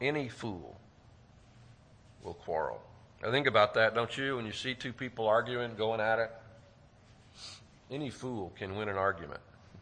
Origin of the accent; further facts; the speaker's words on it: Longview, Texas, United States; I grew up in Longview area, and there's a college there